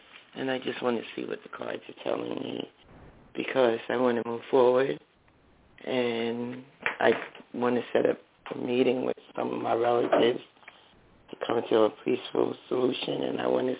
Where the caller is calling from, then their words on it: New Jersey, United States; From New Jersey.